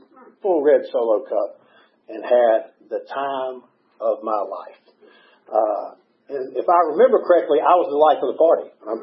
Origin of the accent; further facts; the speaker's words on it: Eatonton, Georgia, United States; So I grew up in Eatonton, Georgia, which is Putnam County, not too far down the road, a little small town, not a whole lot going on.